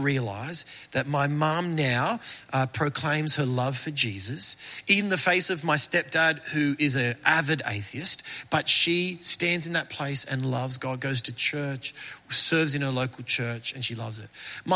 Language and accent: English; Maitland, New South Wales, Australia; I grew up in Maitland, down in the Hunter Valley.